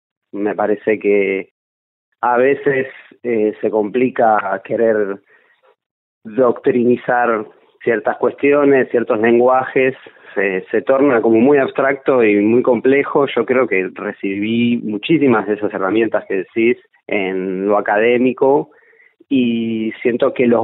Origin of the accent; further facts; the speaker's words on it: Buenos Aires, Argentina; Yo soy de Buenos Aires. Tengo 30 años